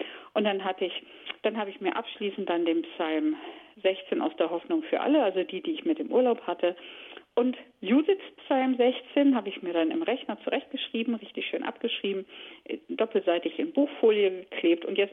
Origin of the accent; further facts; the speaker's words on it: Germany; mal mein Heimatland mehr zu erkunden. Es gibt so viele Gegenden in Deutschland, wo ich noch nie war.